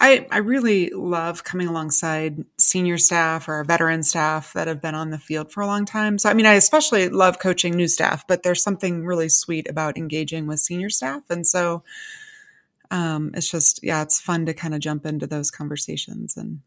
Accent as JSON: {"language": "English", "region": "Illinois", "country": "United States", "lives_now": "Colorado Springs, United States", "said": "I currently live in Colorado Springs, which has been one of my favorite places to live. I'm from the Chicago suburbs"}